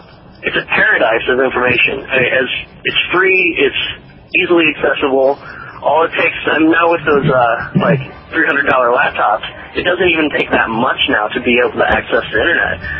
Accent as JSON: {"language": "English", "town": "Springfield", "region": "Illinois", "country": "United States", "tie": "born or raised there", "said": "I actually tried to start a cop watch in my hometown, Springfield, Illinois, which is just 100,000 people."}